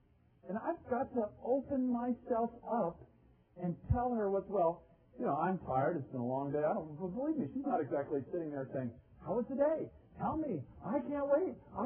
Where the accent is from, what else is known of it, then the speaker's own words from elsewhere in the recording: United States; Well, I'm an American male.